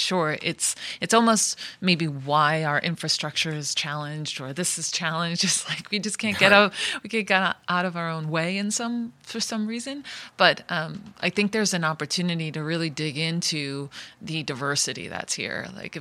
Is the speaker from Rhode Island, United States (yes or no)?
yes; Rhode Island, United States; I'm from Rhode Island. I'm first generation. My parents are from Italy